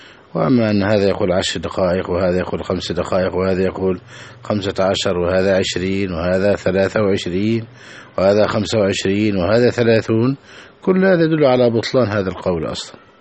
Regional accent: Egypt

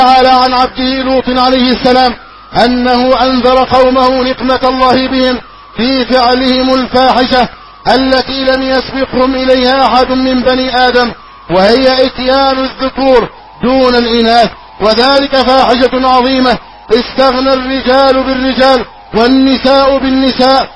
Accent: Egypt; اللهم احفظ بلدنا مصر أمنا أمانا، سخاء رخاء

